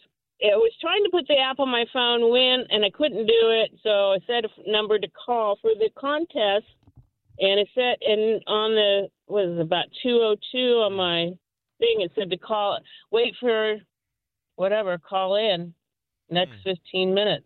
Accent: Pasadena, California, United States; born there; Yep, I was born in Pasadena.

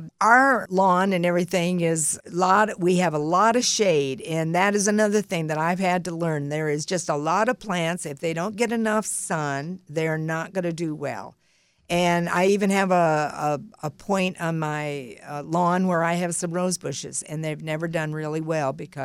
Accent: Wisconsin, United States; moved away as an adult; now in San Antonio, United States; Well, I'm a transplant from Wisconsin, so as long I have been in and out of Texas for over 30 years

